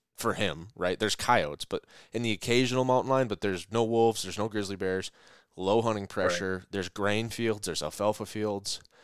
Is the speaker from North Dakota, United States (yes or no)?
yes; North Dakota, United States; You know, it's in my home state